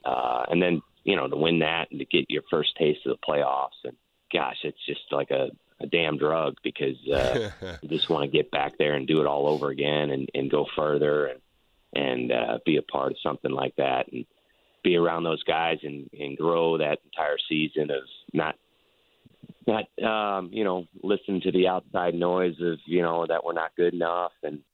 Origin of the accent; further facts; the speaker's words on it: St. Louis, Missouri, United States; Because growing up in St. Louis, WGN was the cornerstone of having something on baseball wise.